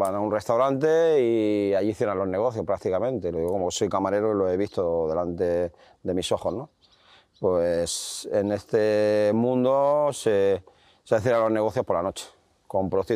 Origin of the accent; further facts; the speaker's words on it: Spain; O sea, tú imagínate siendo español y te ves allí rodeado de todo eso